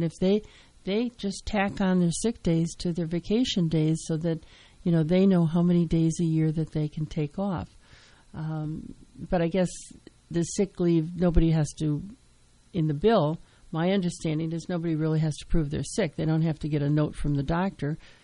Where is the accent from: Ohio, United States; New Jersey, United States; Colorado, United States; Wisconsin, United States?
Wisconsin, United States; this since she's originally from Missouri and I'm originally from Wisconsin.